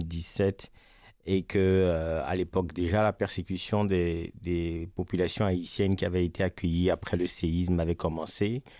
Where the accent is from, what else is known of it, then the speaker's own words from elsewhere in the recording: Togo; moved away as an adult; also born or lived in United States; now in Canada; Moi, je viens d'Afrique, un petit pays coincé du côté de l'ouest de l'Afrique qui s'appelle le Togo. Et j'ai quitté le Togo en 2017, au début des années 2017